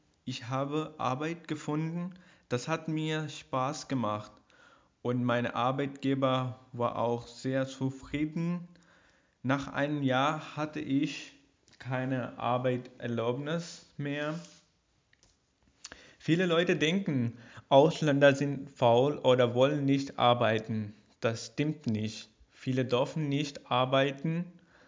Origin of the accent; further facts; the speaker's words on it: Pakistan; German is a second language; now in Germany; ich bin 23 Jahre alt, ich bin seit 2015 in Deutschland, ich komme aus Pakistan.